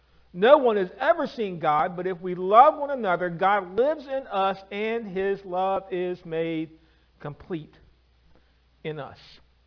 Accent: Lynchburg, Virginia, United States; also born or lived in Charlottesville; now in Waynesboro, United States; We grew up in Lynchburg, Virginia. We lived 17 years in Charlottesville, Virginia, and now we're on year number 11 here in Waynesboro, Virginia.

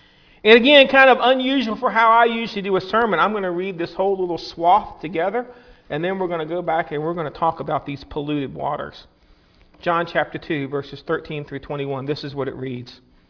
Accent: Lynchburg, Virginia, United States; See, I grew up in Lynchburg, Virginia.

